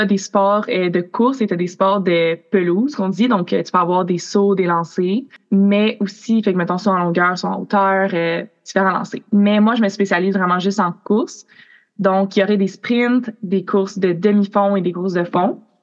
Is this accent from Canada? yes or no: yes; Vaudreuil-Dorion, Quebec, Canada; moved away as an adult; now in United States; j'ai 20 ans et je viens de Poudreuil-Dorion au Québec. J'ai vécu là toute ma vie et ma famille habite encore là. Mais cet été en août, j'ai déménagé aux États-Unis pour poursuivre ma passion en athlétisme. Donc, maintenant, j'habite à Evansville, en Indiana.